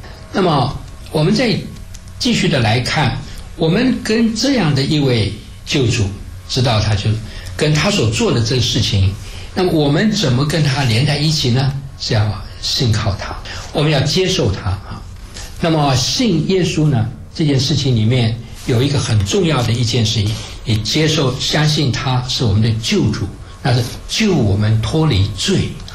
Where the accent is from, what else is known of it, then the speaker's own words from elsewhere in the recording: China; 可以用我们中国人比较容易懂的话来描写哈，就中国人强调中庸之道。